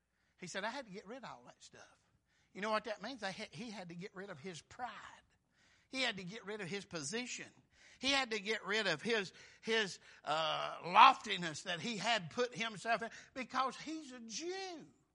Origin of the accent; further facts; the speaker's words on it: Chickamauga, Georgia, United States; I'm glad I'm from the South. I'm glad I'm a Georgian. I'm glad I'm from Chickamauga.